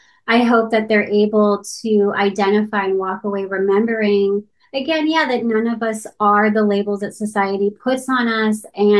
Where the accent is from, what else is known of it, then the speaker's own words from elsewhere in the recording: Santee, California, United States; myself am first generation Mexican American growing up in Santee, which I'm sure you're familiar with, is nicknamed Clantee because of all the KKK members that live there